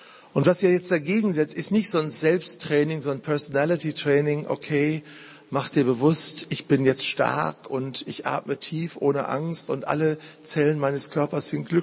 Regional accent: North Rhine-Westphalia, Germany; Vater, wir kommen aus dem Ruhrgebiet

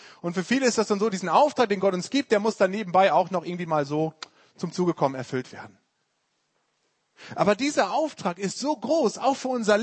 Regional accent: Lower Saxony, Germany; Bei uns in Ostfriesland ist das gang und gäbe.

